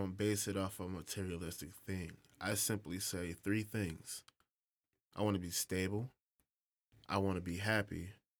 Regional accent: Evergreen Park, Illinois, United States; I am from Evergreen Park, Illinois. That is not Chicago. Evergreen Park, Illinois.

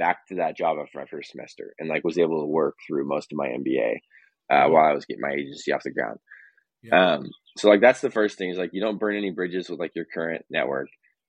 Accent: New York, United States; So I grew up in upstate New York. So I'm a New Yorker at heart.

